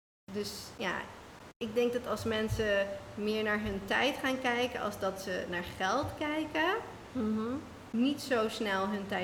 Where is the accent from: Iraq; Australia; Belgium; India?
Australia; Dutch is a second language; now in Netherlands; Ja, ik kom zelf uit Australië en ik kan je vertellen, toen ik naar Nederland verhuisde